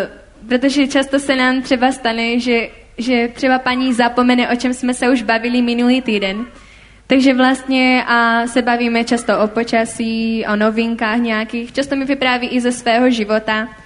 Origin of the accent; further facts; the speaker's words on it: Komorní Lhotka, Moravian-Silesian Region, Czechia; a jsem z Komorní Lhotky